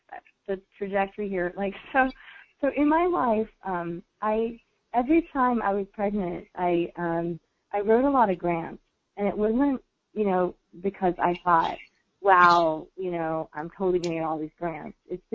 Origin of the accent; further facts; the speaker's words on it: Jackson, Mississippi, United States; Yeah, I grew up in Jackson, Mississippi.